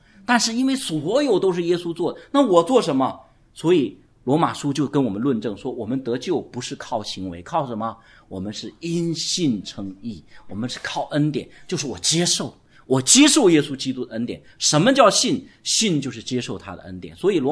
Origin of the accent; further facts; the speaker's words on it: Guangdong, China; 我们广东人喜欢煲汤嘛，对吧？